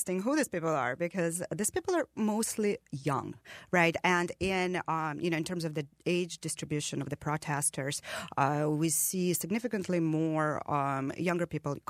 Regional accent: Crimea, Ukraine; now in United States; I grew up in Crimea, which at the time when I was growing up was a part of independent Ukraine and now is a part of Russia

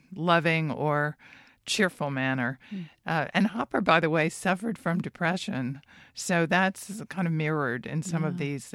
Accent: Georgia, United States; Well, you know, I'm actually from the Deep South, but I went to college in Boston to Simmons. I'm a Simmons graduate. And I couldn't go all the way home to Georgia for holidays

